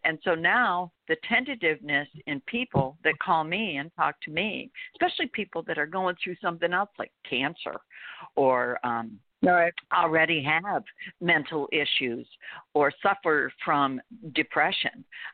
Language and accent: English; Miami, Florida, United States; I grew up in Miami from like age 11 to 17.